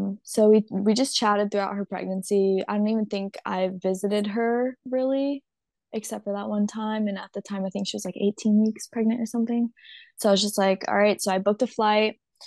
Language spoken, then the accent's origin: English; Wilmington, North Carolina, United States; moved away; North Carolina, Wilmington, right by the beach.